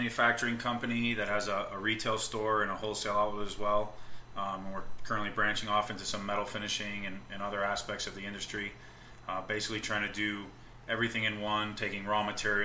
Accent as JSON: {"language": "English", "town": "Waterbury", "region": "Connecticut", "country": "United States", "tie": "born or raised there", "said": "I grew up in Waterbury, Connecticut."}